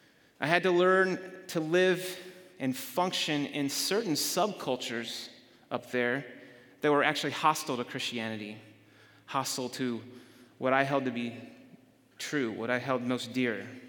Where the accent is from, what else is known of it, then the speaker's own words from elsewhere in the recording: Virginia, United States; born there; most of my life on the East Coast, all my life on the East Coast, most of my life in the Deep South. I was born in Virginia.